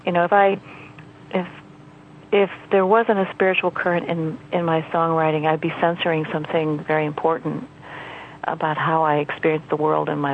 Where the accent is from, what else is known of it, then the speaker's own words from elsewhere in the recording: Indiana, United States; Another thing I gave myself permission to do was to sound like a Hoosier. <You know>? I'm from Indiana, and I live in the Bloomington area in southern Indiana.